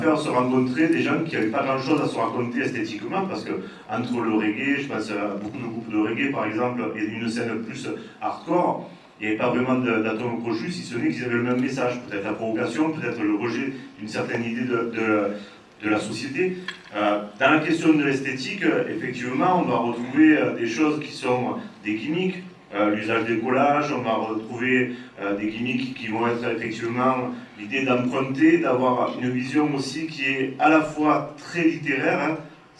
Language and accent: French; France; je prononce très mal, hein, si je suis français